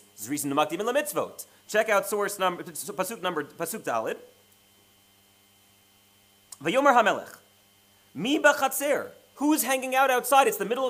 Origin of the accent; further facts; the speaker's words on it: New York, United States; Oh, I'm sorry. I'm a New Yorker, I apologize.